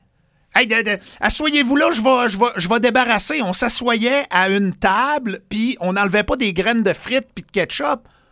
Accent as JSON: {"language": "French", "region": "Quebec", "country": "Canada", "accent": "Saguenay", "said": "J'ai repris mon accent du Saguenay."}